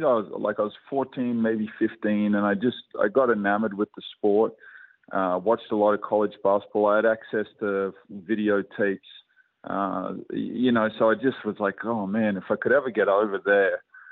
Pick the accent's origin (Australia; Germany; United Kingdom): Australia; Toowoomba, Queensland; I grew up in Toowoomba, where you play all sports.